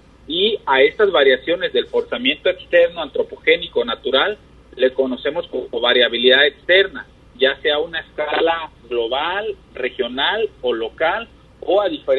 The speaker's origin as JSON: {"language": "Spanish", "town": "Acapulco", "region": "Guerrero", "country": "Mexico", "said": "yo soy de Acapulco"}